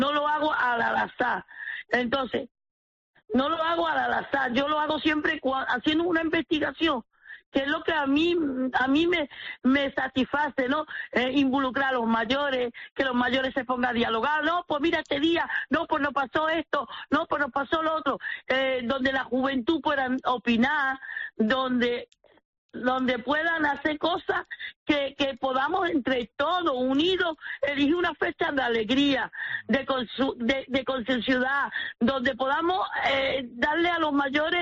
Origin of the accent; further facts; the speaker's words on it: Canary Islands, Spain; Y yo soy canaria.